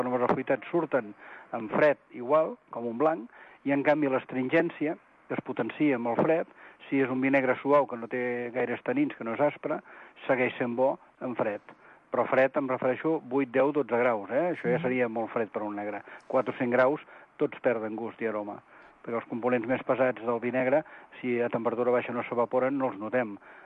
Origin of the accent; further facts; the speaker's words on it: Vinyó, Catalonia, Spain; si sóc de Vinyó, que està molt a prop de Manresa, doncs vam muntar la botiga a Manresa i anar a viure a Vinyó. I així vam venir per al Bages.